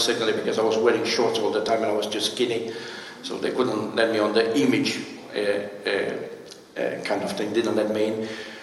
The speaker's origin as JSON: {"language": "English", "town": "Timișoara", "region": "Timiș County", "country": "Romania", "tie": "born or raised there", "said": "Timișoara, I went with a view, with other Christian young people from my church at that time, from my hometown, to be baptized."}